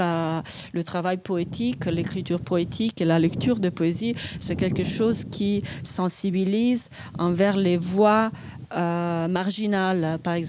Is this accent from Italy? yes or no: yes; Lombardy, Italy; French is a second language; moi, je viens des Alpes lombardes